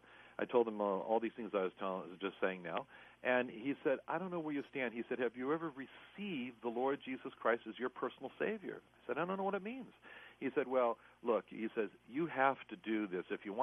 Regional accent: Los Angeles, California, United States; The weather is so terrible, because I'm from Los Angeles.

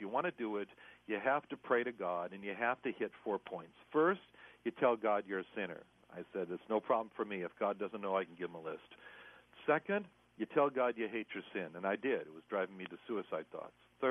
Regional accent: Los Angeles, California, United States; The weather is so terrible, because I'm from Los Angeles.

